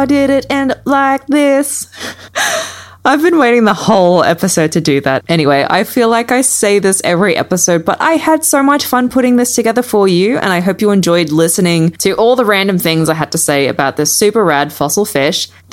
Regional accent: Melbourne, Victoria, Australia; a collective of freelance creatives in my hometown of Melbourne.

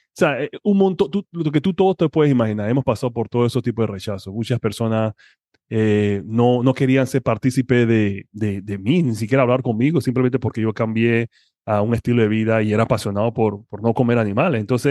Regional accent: Panama; now in United States; yo soy originario de Panamá. Vivo aquí en los Estados Unidos ahora ya por más de 20 años. Pero yo tengo 45 años.

